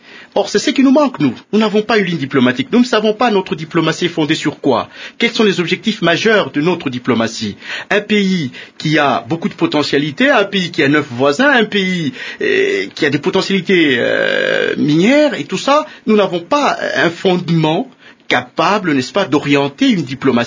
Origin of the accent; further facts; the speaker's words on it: DR Congo; mais je crois que nous, en tant que Congolais, nous avons le droit d'aller plus loin, n'est-ce pas?